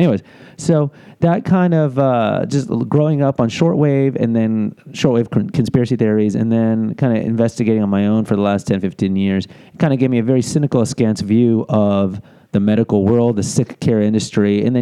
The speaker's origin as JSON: {"language": "English", "town": "Houston", "region": "Texas", "country": "United States", "said": "If you don't know my backstory, I am from Houston, Texas. And I was a morbidly overweight child for my entire childhood and adolescence."}